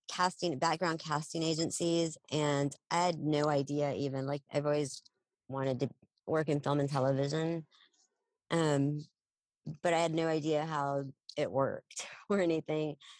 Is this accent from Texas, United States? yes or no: yes; Odessa, Texas, United States; now in Dallas, United States; I'm from West Texas. Yeah. I was born and raised in Odessa. Came up to Dallas over half my life ago.